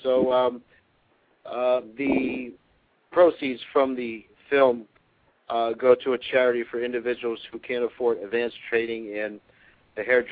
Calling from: Orlando, Florida, United States; I'm calling you from Orlando.

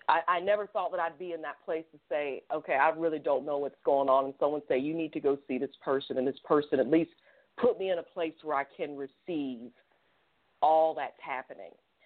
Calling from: Atlanta, Georgia, United States; I'm calling from Atlanta.

